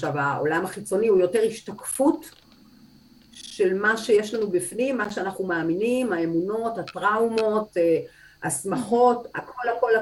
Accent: North, Israel; born there; moved away as an adult; אני נולדתי בארץ, קיבוץ בצפון, צבא, ובאיזשהו שלב הכרתי את בעלי ונסענו למקסיקו קודם

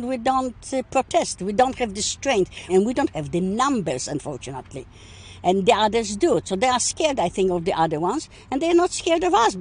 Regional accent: Poland; moved away as an adult; now in Australia; Well, you see, I come from Poland. I was 20 years old when I came here, and I spent 20 years in socialistic, communistic Poland. I came to Australia, like many other migrants, to have a nice, peaceful life

